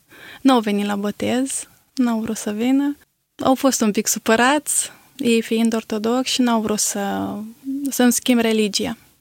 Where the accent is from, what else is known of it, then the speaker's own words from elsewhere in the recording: Siminicea, Suceava County, Romania; eu sunt din Siminicea, născută în Siminicea. Părinții mei nu sunt pocăiți, ei sunt la oastea Domnului. Sunt ortodoxi, numai eu sunt singura din familie care sunt pocăită.